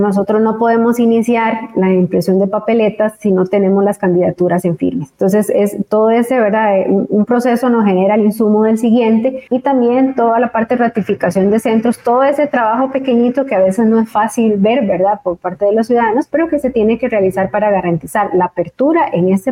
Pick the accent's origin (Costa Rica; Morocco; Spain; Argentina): Costa Rica; como costarricenses igual tenemos el derecho, ¿verdad?, a escoger quién nos represente